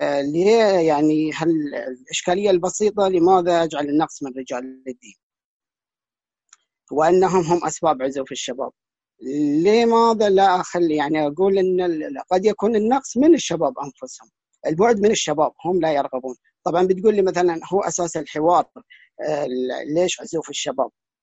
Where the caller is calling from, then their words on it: Al-Ahsa, Eastern Province, Saudi Arabia; أنا الآن من الأحساء من السعودية، الحمد لله الوضع مستقر عندنا